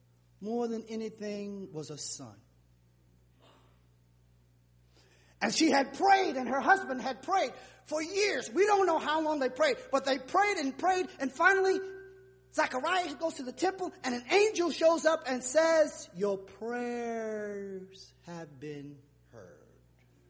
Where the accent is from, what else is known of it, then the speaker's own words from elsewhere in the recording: South Carolina, United States; I used to think it was the town I grew up in South Carolina in racism